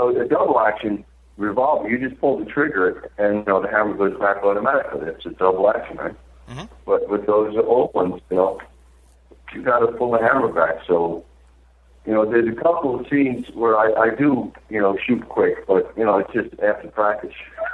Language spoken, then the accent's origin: English; New York, United States; also born or lived in Michigan; I grew up in New York.